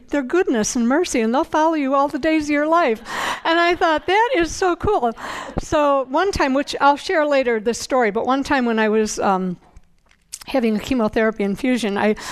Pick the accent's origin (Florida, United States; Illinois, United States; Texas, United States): Illinois, United States; Chicago; I was born and raised in Chicago, and for years, we lived there for 40 years.